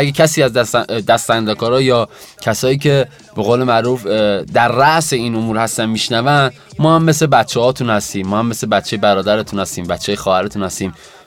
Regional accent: Iran; به عنوان یکی که افتخار میکنیم ایرانی هستیم و خواهیم افتخار کرد که ایرانی هستیم

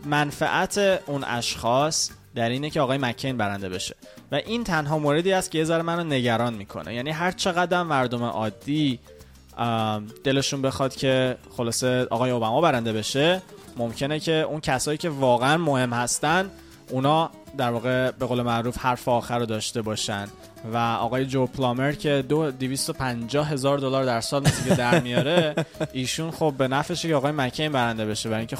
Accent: Iran; now in United States; از وقتی که ما از ایران اومدیم

